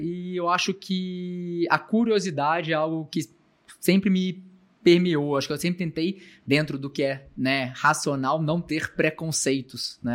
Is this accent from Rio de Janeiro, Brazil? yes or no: yes; Rio de Janeiro, Brazil; moved away as an adult; now in São Paulo, Brazil; eu vim para São Paulo, né? Saí do Rio, fui para São Paulo para fazer publicidade e propaganda, né?